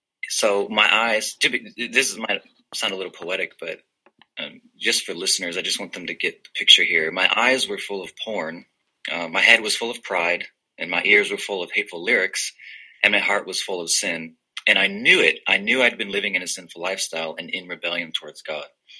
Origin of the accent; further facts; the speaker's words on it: Illinois, United States; moved away as an adult; I'm from Illinois, but we moved to Kentucky together because her parents were living there